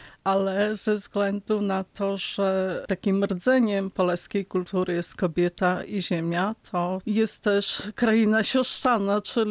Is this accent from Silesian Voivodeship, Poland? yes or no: no; Podlaskie Voivodeship, Poland; Pochodzę z okolic Narwi, więc kiedy jestem, też myślę o tamtych ludziach i jakoś to łączę.